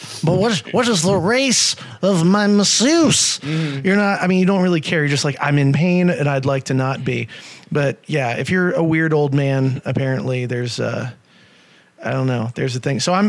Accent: Gainesville, Florida, United States; So South Florida is a different beast. I'm from Gainesville, Florida.

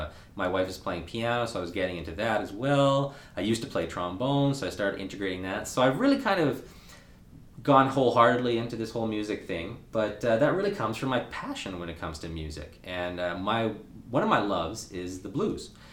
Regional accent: Winnipeg, Manitoba, Canada; So I kind of grown up here in the South End, like I mentioned before. Born and raised in Winnipeg.

